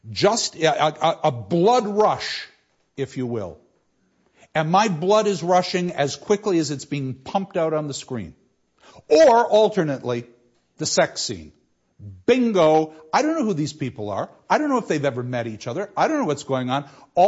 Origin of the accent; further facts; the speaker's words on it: United States; I was raised in America.